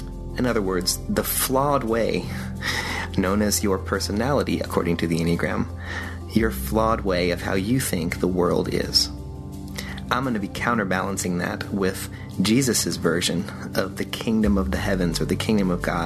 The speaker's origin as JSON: {"language": "English", "town": "Richmond", "region": "Virginia", "country": "United States", "said": "I'm from Richmond, Virginia."}